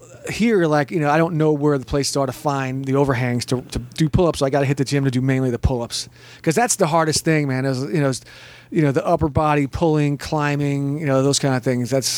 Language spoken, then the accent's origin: English; Texas, United States; moved away as an adult; now in Las Vegas, United States; I'm Texas myself.